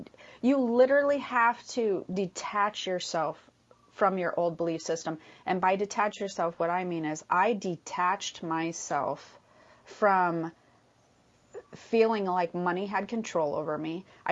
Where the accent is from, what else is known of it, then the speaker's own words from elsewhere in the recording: Midwest, United States; especially because we come from the Midwest, and I cannot, the work hard for every single dollar and train your kids to value the dollar is, I mean, that is the heart and soul of that place